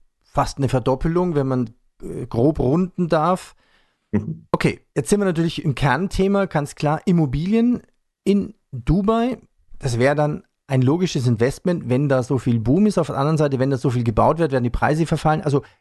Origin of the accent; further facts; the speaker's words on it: Germany; das fand ich als Deutscher sehr spannend